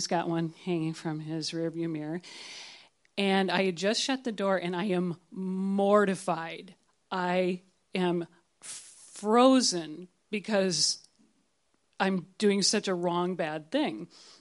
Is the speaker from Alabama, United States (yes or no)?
no; Twin Cities, Minnesota, United States; I'm from the Twin Cities. You have those here, right?